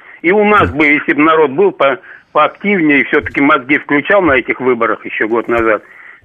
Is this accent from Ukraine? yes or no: yes; Donetsk, Donetsk Oblast, Ukraine; moved away as an adult; Я сам родился в Украине